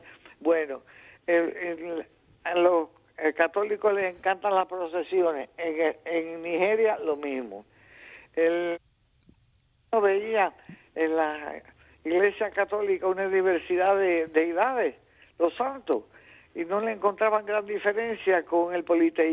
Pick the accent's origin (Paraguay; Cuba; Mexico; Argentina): Cuba; y yo soy cubana.